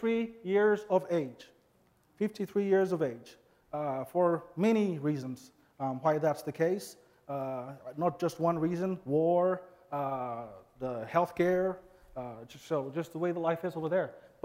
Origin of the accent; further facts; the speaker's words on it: Nigeria; I grew up in Nigeria, so I speak the language very well.